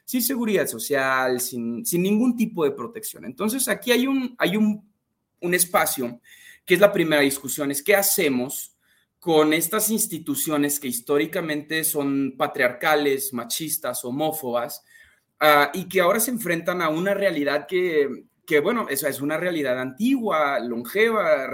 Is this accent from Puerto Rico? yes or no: no; Jalisco, Mexico; En Jalisco, que es de donde yo soy